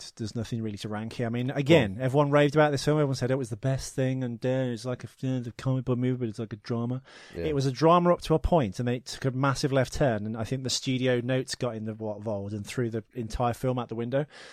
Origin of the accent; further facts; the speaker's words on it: Dudley, West Midlands, United Kingdom; I'm from Dudley. Like everyone I know is not white